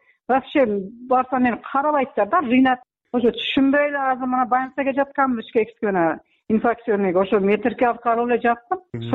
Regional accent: Jirgatol, Districts of Republican Subordination, Tajikistan; now in Kyrgyzstan; Тажикстандан келгенмин мен, ошол Жергетау районуна. Жарандык паспорт алыш керек кыргызстандыкка. Мен өзүм ошо арамана пул өскөнмүн. Бирок гражданство Тажикстандан алганмын да.

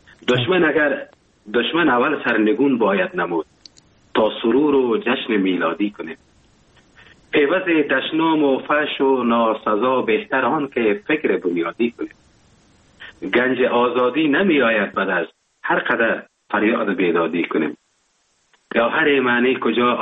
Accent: Afghanistan; now in Germany

